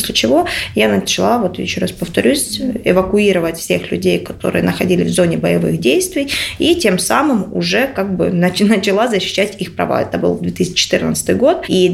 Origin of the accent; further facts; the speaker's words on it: Makiivka, Donetsk Oblast, Ukraine; Я уроженка города Макеевки, это буквально 20 километров, 18 километров от города Донецк.